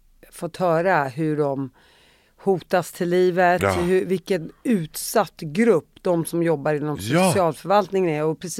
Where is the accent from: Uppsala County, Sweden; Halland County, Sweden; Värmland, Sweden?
Uppsala County, Sweden; Uppsala; Jag är från Uppsala.